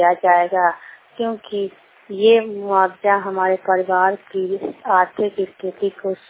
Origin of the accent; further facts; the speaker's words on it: Sevda, Bihar, India; आज मैं नालंदा जिला से बोल रही हूँ, हरनौत ब्लॉक से। मेरा गांव का नाम सेवदा है।